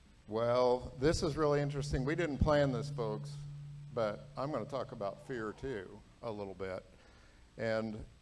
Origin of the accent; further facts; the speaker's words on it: Kansas, United States; So I I grew up over in Western Kansas, that planet next door to us.